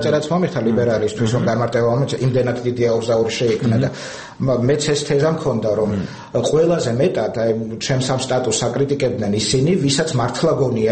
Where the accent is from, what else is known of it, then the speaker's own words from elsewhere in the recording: Poti, Samegrelo-Zemo Svaneti, Georgia; now in Tbilisi, Georgia; მე ფოთიდან ჩამოვედი და ჩავარ თეატრალურ ინსტიტუტში 90-იან წლებში.